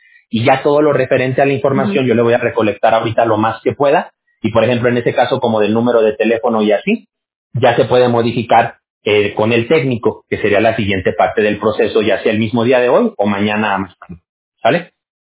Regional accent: Aguascalientes, Mexico; Sí, muy caliente. Yo soy de Aguascalientes.

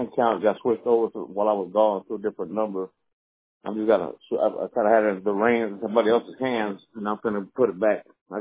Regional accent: Dominican Republic; I'm from Dominican Republic, so I have to go down there.

